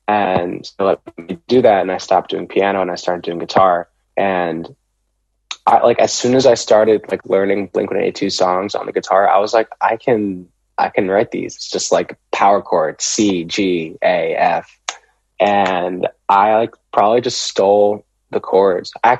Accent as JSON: {"language": "English", "region": "New Jersey", "country": "United States", "said": "I'm from New Jersey. Yeah."}